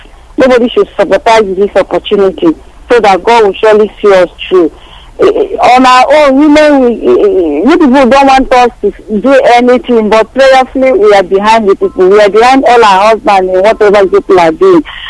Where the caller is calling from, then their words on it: Dubai, United Arab Emirates; I'm calling from Dubai. I reside in Kaduna, Nigeria, but presently I'm in Dubai.